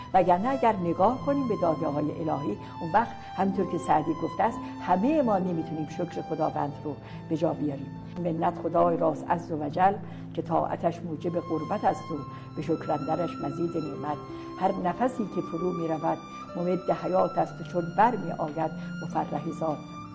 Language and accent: Persian; Iran; این که ما یه ایرانی هستیم، فرهنگ متعالی داریم